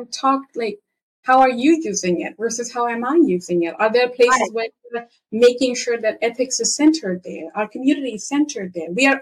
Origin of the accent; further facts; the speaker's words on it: India; I'm from India.